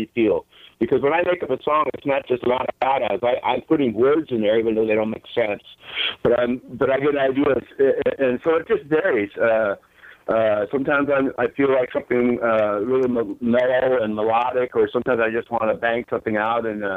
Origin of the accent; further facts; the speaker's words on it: San Jose, California, United States; I'm from San Jose.